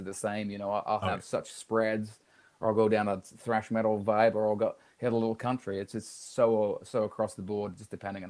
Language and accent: English; Peterborough, East of England, United Kingdom; moved away as an adult; So I'm based out of Peterborough, which is in England. So my whole family are based there. So it's about 35 minutes from Cambridge